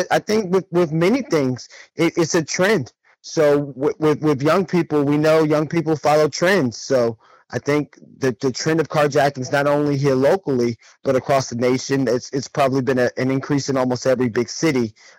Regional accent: Washington, District of Columbia, United States; Yes, I grew up in Southeast D.C. I was born on Minnesota Avenue

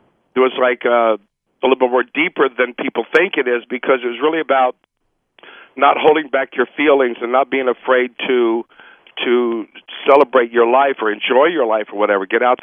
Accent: Miami, Florida, United States; I grew up in Miami.

